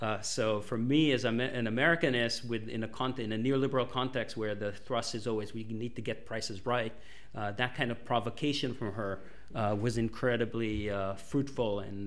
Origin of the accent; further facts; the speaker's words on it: Israel; You know, I grew up in Israel, so I have the Israeli analogs of those as well in mind.